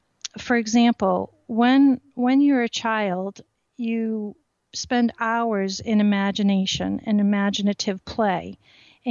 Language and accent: English; Rhode Island, United States; and I grew up in Rhode Island and used to go to Goddard Park